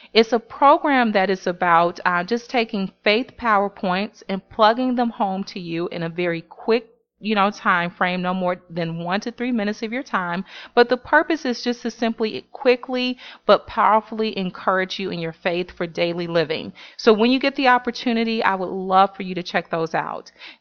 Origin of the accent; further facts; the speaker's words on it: Chicago, Illinois, United States; now in New York, United States; my experiences growing up in Chicago and now living in New York